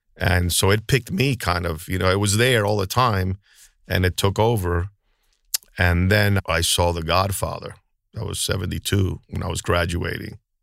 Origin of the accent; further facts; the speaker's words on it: Miami Beach, Florida, United States; I grew up in Miami Beach, and that's where I got exposed to films.